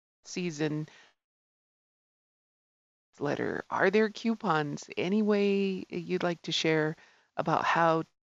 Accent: Isleta Pueblo, New Mexico, United States; from Isleta Pueblo

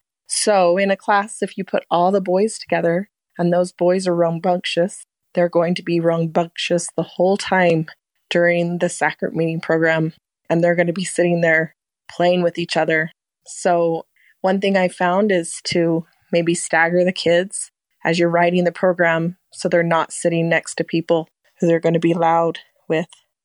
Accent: Riverton, Utah, United States; I'm from Riverton, Utah.

